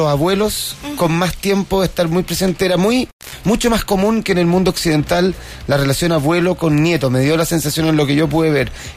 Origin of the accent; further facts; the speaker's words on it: Argentina; Solo como argentino, che, gracias por haber venido.